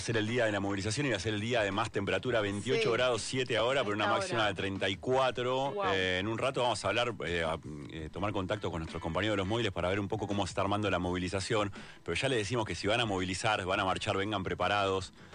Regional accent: Argentina; Tuvimos como argentinos un momento épico.

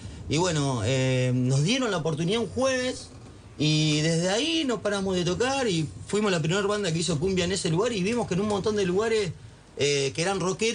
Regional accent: Villa Elvira, Buenos Aires Province, Argentina; La mayoría somos de Villa Elvira. Se creó ahí, éramos todos de ahí.

